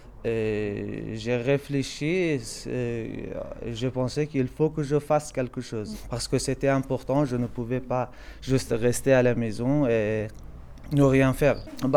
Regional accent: Afghanistan; French is a second language; now in Dijon, France; Je viens d'Afghanistan. J'habite à Dijon. Donc, ça fait 3 ans que je suis en France.

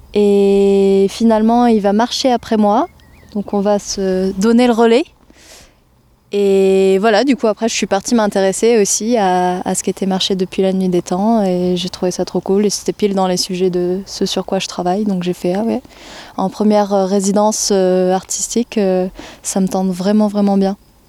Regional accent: Nouvelle-Aquitaine, France; now in Corrèze, France; Là, je suis installée dans le Limousin. J'étais Creuse, maintenant je suis Corrèze dans des fermes. Mais je viens de Gironde, campagne viticole.

